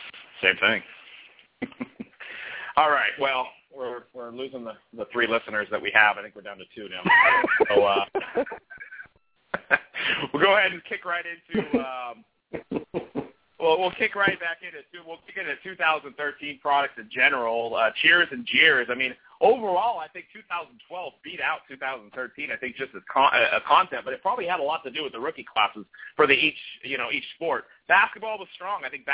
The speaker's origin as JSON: {"language": "English", "region": "California", "country": "United States", "said": "and yes, I did use y'all. I don't know why. I'm from California."}